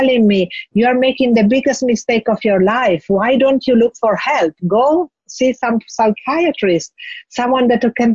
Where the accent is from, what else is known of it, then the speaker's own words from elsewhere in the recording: Bologna, Emilia-Romagna, Italy; English is a second language; I moved to Milan, you know, because I'm from originally from Bologna. I moved to Milan.